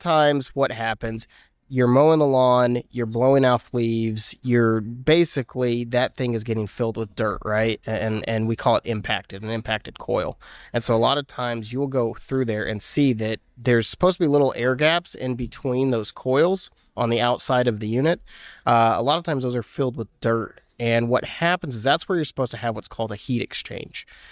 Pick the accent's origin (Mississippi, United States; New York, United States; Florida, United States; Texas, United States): Texas, United States; DeSoto; moved away as an adult; also born or lived in Pennsylvania; I was originally from DeSoto, Texas. So two Texans moved out to Pennsylvania to meet each other.